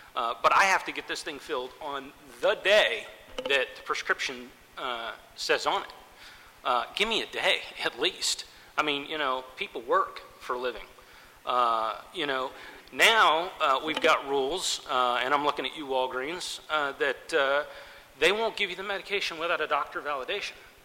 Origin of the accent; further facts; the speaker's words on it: Jacksonville, Florida, United States; I'm from Jacksonville, Florida.